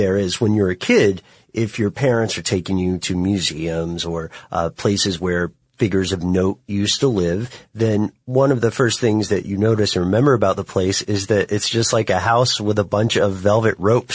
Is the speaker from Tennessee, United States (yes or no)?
yes; Tennessee, United States; I have, but you know I'm from Tennessee, so I have seen